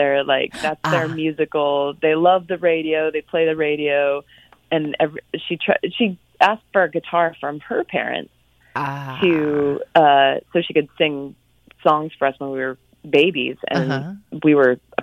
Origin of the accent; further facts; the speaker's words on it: Tracy, California, United States; And I grew up in Tracy, California, and they had this little community access TV show.